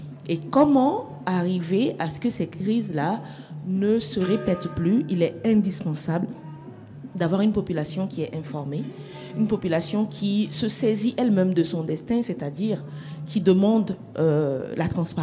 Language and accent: French; Mali; en tant qu'individu, en tant que Malien, nous acceptons cette responsabilité qui est la nôtre